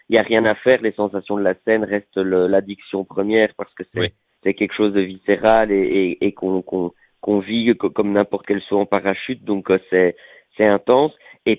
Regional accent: Belgium; now in France; de continuer à tenter de me faire ma petite place en France en tant que petit Belge.

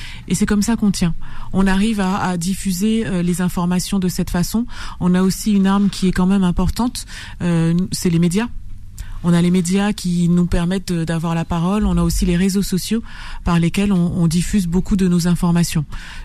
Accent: Guadeloupe, France; Quand on vient de la Guadeloupe, on a déjà cette chose en nous

